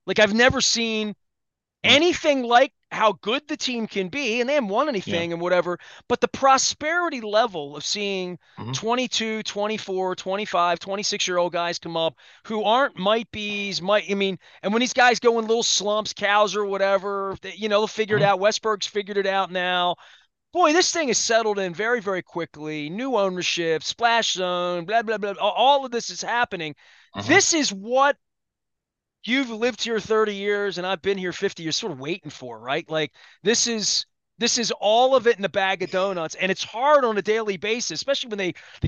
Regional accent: Dundalk, Maryland, United States; Am I getting profiled because I'm a Dundalk guy?

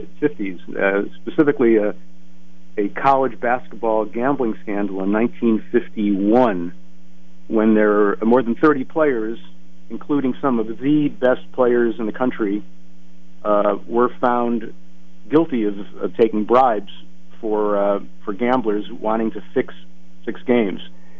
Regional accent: Scranton, Pennsylvania, United States; We grew up in Scranton together, and our parents, our dads, we went with them the game starting those early years.

